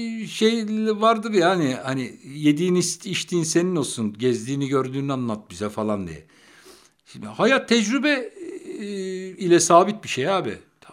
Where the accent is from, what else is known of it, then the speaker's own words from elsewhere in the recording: Istanbul, Turkey; Yarım yüzyıldır bu dünyada yaşıyoruz kardeşim. İstanbul çocuğuyuz bile. Doğma büyüme İstanbullu adamız yani.